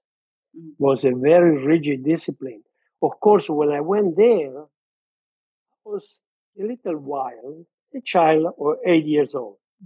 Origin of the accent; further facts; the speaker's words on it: Italy; born there; English is a second language; I was born in Italy during World War II, in between Rome and Naples. Area of Monte Cassino, where there was a big battle there.